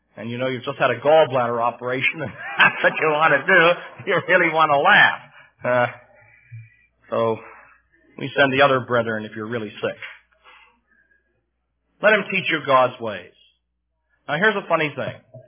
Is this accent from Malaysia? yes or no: no; Pennsylvania, United States; I should tell you that I was raised near Pittsburgh, and I'm still rooting for those teams.